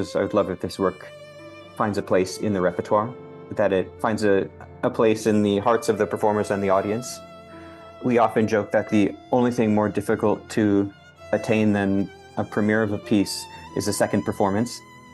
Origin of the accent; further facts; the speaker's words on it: Richland Heights, Ohio, United States; I am. I hail from Richland Heights, Ohio, which is eastern suburbs of Cleveland.